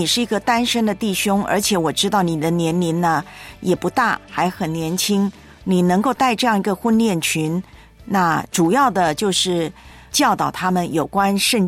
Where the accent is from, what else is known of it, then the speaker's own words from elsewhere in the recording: Taiwan; 就像台湾，我的老家